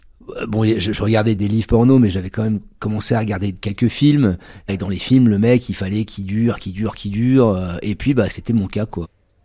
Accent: Bordeaux, Nouvelle-Aquitaine, France; je suis originaire de Bordeaux

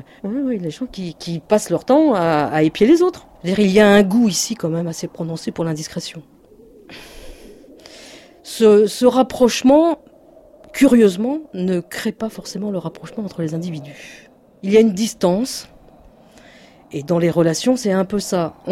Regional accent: Brest, Brittany, France; born there; Je suis née pas très loin. Je suis née à Brest et toute une série d'événements ont fait que, en fait, je suis revenue en face de mon point de départ.

